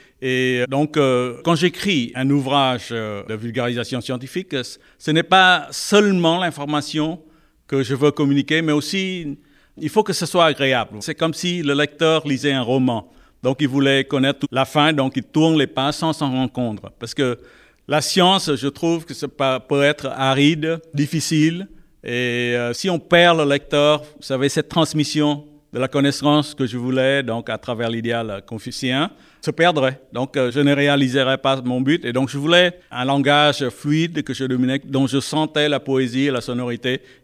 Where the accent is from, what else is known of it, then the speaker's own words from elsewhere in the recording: Vietnam; French is a second language; jamais connu l'impression de paix dans mon pays quand j'ai grandi. Vous savez, c'est la première fois que je suis sorti du Vietnam, c'était en Suisse.